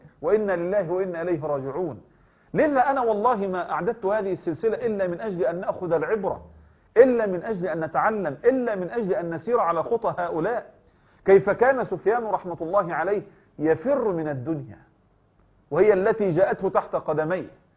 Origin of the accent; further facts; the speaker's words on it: Egypt; يعني بما يعرف الآن عندنا في مصر جلبية